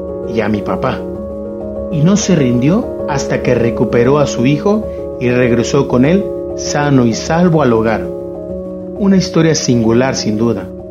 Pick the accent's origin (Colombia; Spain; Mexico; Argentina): Mexico; Cananea, Sonora; Mi abuelo paterno … llegó a trabajar a mi pueblo natal, Cananea, ciudad minera del norte del estado de Sonora, en esas primeras décadas del siglo XX